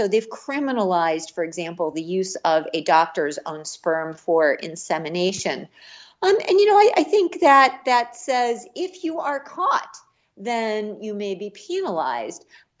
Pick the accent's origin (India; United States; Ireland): United States; Missouri; for example, to, I don't know, my home state of Missouri